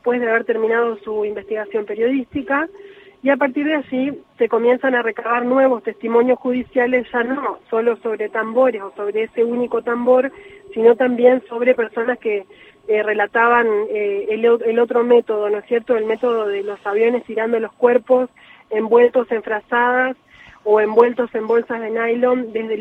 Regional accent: Entre Ríos, Argentina; soy oriunda de Entre Ríos, volví a mi provincia luego de haber sido designada fiscal federal en el año 2018

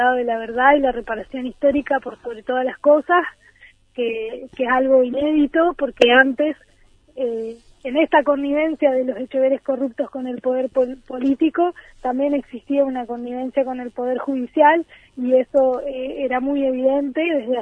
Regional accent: Entre Ríos, Argentina; Quienes somos de Entre Ríos sabemos que estas tierras de esta estancia eran parte del frigorífico

